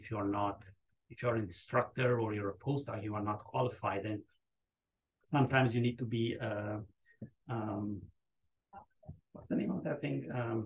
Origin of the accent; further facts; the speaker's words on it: United States; born there; being an American, being born here